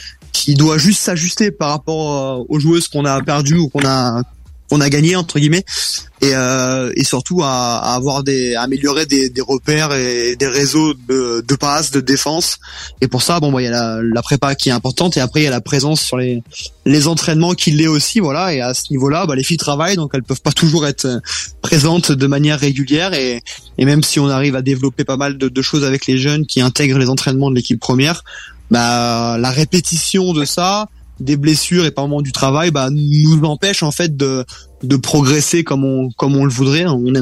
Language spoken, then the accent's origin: French; Strasbourg, Grand Est, France; alors moi je suis strasbourgeois, donc pas du tout d'ici.